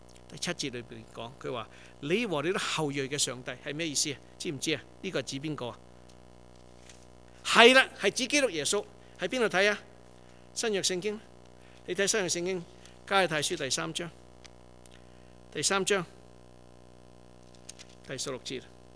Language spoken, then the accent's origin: Cantonese; China; 我哋中國人真正係有福啊